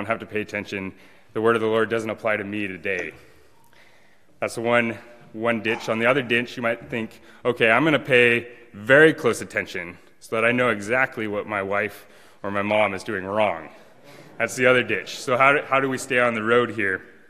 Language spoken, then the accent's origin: English; Troy, Idaho, United States; I'm actually from Troy, which is even colder than Moscow.